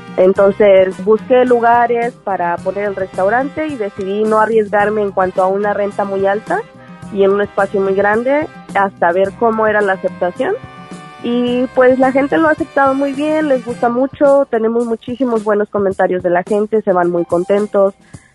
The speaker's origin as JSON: {"language": "Spanish", "region": "Tamaulipas", "country": "Mexico", "tie": "born or raised there", "also_born_or_lived": "Houston, United States", "lives_now": "Puerto Vallarta, Mexico", "said": "soy nacida en Houston, Texas, pero soy vaya originaria de Tamaulipas. Toda mi familia es de ahí y viví casi toda mi vida en Tamaulipas."}